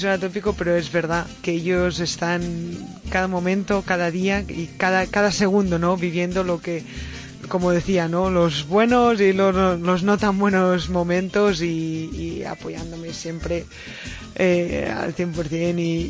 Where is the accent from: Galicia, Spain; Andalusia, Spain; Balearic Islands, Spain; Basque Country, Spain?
Balearic Islands, Spain; Binissalem; y cuando tenía 7 años sí que empecé en el club de fútbol en Binissalem, en mi pueblo